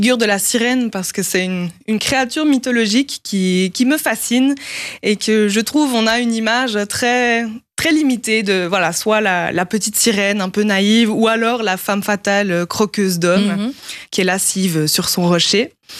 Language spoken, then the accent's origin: French; Colombier, Neuchâtel, Switzerland; J'ai grandi à Colombier, donc toujours dans le lac en été.